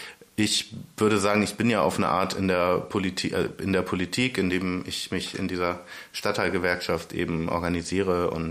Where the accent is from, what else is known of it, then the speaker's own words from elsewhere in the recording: Diepholz, Lower Saxony, Germany; now in Bremen, Germany; ich komme aus dem Umland, aus Diepholz eigentlich, aber ich wohne schon seit, ich glaube, 12 Jahren in Bremen, genau. Gefühlt bin ich Bremer.